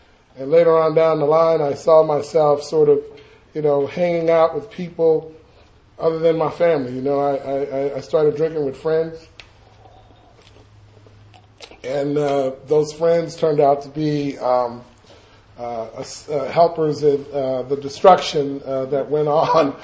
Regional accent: Los Angeles, California, United States; And I grew up in the Jordan Downs housing projects in Watts, which is quite a ways away from here, but I loved living in the projects. I loved being from Watts.

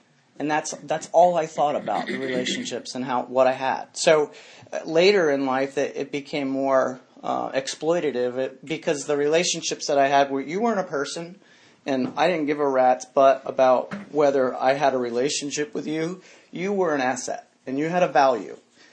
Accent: Maine, United States; So anyway, so what it was like? I grew up in Maine.

